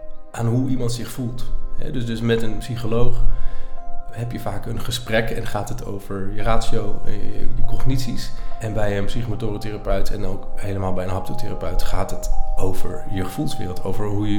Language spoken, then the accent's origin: Dutch; Ede, Gelderland, Netherlands; born there; Ik ben nu 40 jaar. Ik ben ooit, lang geleden dus, geboren in het dorpje Ede. Tussen Utrecht en Arnhem is dat.